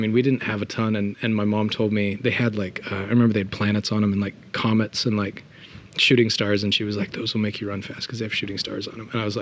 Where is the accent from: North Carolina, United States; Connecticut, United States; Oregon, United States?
Oregon, United States; Like I was in Oregon at the time. And growing up in Oregon, you, at least rural Oregon, you become a football player or you become a rodeo cowboy.